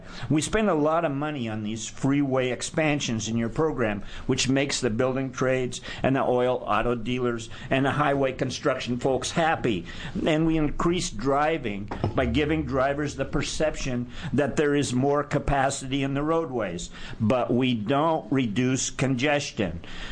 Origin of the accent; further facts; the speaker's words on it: Tillamook, Oregon, United States; now in Portland, United States; I used to live in Tillamook. That's where I was born and raised, and I could walk a couple blocks to City Hall or the county courthouse